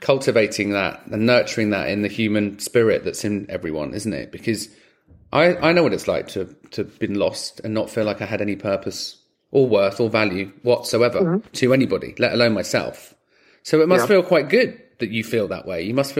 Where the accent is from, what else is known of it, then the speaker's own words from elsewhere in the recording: London, United Kingdom; moved away; Obviously, I came from London over here and never thought I'd live in a different country.